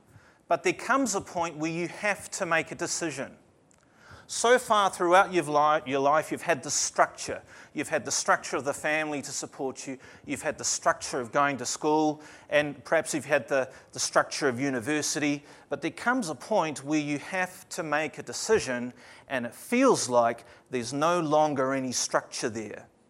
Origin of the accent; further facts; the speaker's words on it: Auckland, New Zealand; born there; I was born in New Zealand, Auckland, New Zealand.